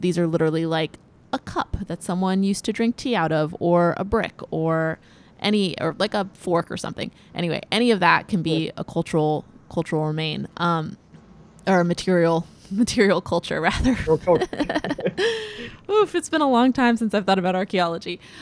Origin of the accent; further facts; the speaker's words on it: the South, United States; So on one hand, like for me, I grew up in the South, and I did a lot of like colonial history and things like that.